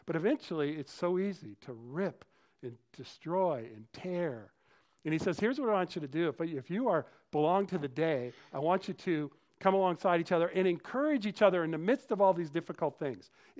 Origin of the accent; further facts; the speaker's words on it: Colorado, United States; I grew up in Colorado, so Floyd Little was like part of my growing up.